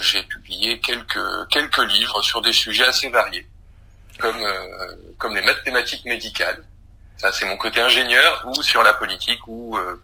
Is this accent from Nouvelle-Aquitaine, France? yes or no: no; Toulouse, Occitanie, France; born there; moved away as an adult; now in Paris, France; je suis un Parisien d'adoption. Je suis né à Toulouse et ça fait maintenant 12 ans que je suis installé à Paris. Je suis venu, comme beaucoup de Parisiens, pour le travail.